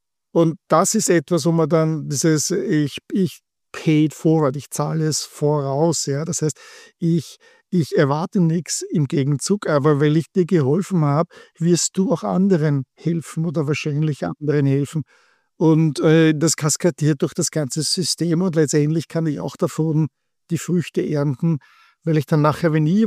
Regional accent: Vienna, Austria; Ich bin ein Wiener.

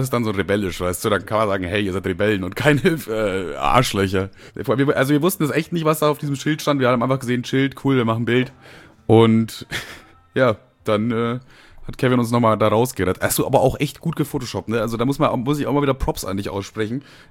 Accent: Bavaria, Germany; Ich sage, also ursprünglich aus Bayern.

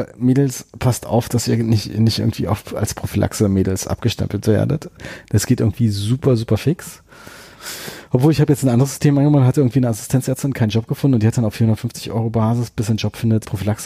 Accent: Berlin, Germany; ich bin Berliner und habe außerhalb von Berlin studiert.

